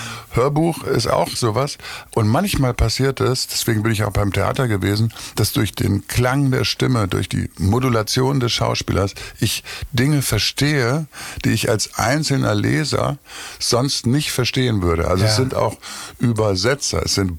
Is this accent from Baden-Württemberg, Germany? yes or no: no; Münster, North Rhine-Westphalia, Germany; er kommt aus Gronau, ich komme aus Münster. Und er hat lange in Münster gelebt, wie ich auch